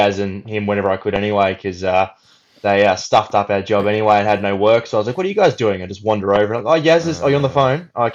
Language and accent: English; Canberra, Australian Capital Territory, Australia; we said we're from Canberra